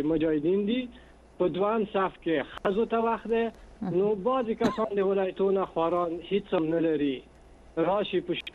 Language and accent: Persian; Afghanistan; moved away as an adult; now in Iran; چون اهل افغانستانم اونجا وقت تیر کردم زندگی کردم